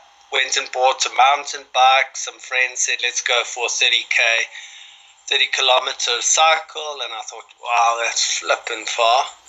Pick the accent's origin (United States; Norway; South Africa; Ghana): South Africa; Johannesburg, Gauteng; also born or lived in Cape Town / Namibia; Then moved to Joburg when I was about 5 or 6. I've basically been in Joburg my whole life, apart from living overseas for 2.5 years. And then I would say my hometown is definitely Benoni.